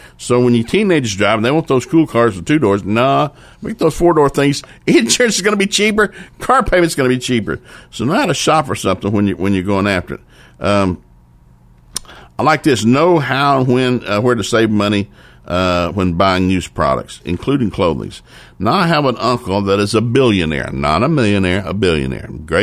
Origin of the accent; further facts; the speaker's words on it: Chattanooga, Tennessee, United States; My hometown in Chattanooga, the old shopping district downtown.